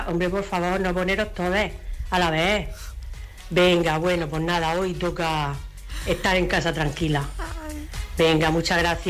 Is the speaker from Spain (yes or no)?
yes; Murcia, Region of Murcia, Spain; de Murcia.